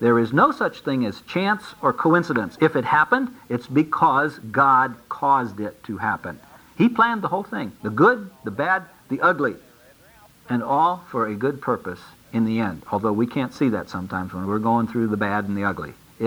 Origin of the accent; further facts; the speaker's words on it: Ohio, United States; And so they wanted to send it to Ekron, or as I like to say, Akron, because I'm from Ohio.